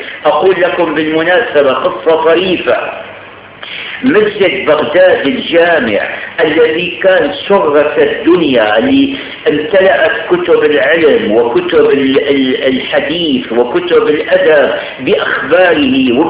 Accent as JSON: {"language": "Arabic", "town": "Damascus", "region": "Damascus Governorate", "country": "Syria", "tie": "born or raised there", "said": "هي كانت في عندنا بالشام"}